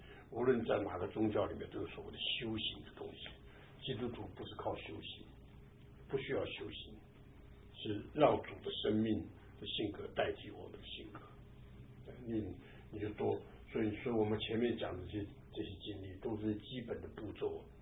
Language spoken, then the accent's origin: Chinese; Taiwan; 这个我们台湾人常讲温良什么恭俭让啊